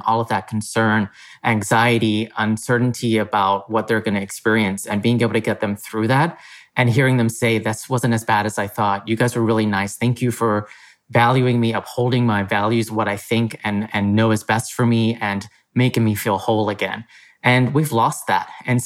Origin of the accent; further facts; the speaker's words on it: Texas, United States; I think, again, growing up in Texas, this is not new for me.